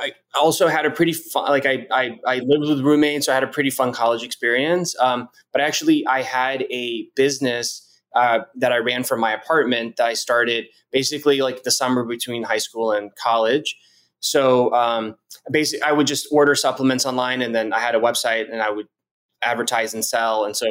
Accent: Tampa, Florida, United States; So I grew up in Tampa, Florida. I went to school in Tallahassee, Florida State University.

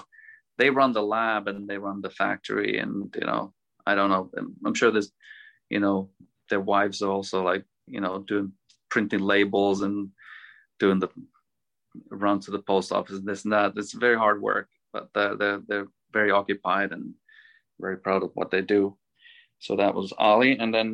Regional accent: Finland; English is a second language; being from my home country, Finland

